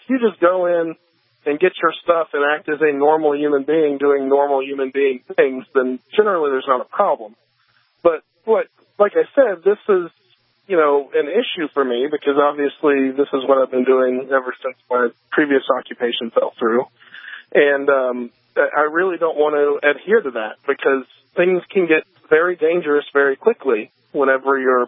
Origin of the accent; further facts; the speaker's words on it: North Carolina, United States; I grew up in North Carolina, where open carry is, I started open carrying at 18.